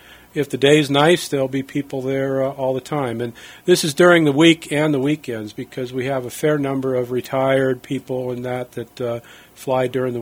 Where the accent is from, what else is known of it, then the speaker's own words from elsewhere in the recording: Erie, Pennsylvania, United States; born there; moved away; Well, I was born in Erie, Pennsylvania so many years ago, and I moved to this area in 1996.